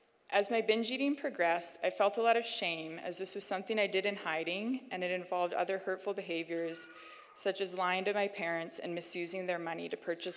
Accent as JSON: {"language": "English", "town": "Prince George", "region": "British Columbia", "country": "Canada", "tie": "born or raised there", "said": "I was born and raised in Prince George in a loving Christian home with two older brothers."}